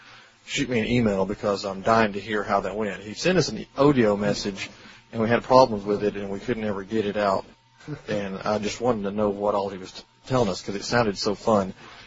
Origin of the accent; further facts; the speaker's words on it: Arkansas, United States; Yeah, we're two guys from Arkansas.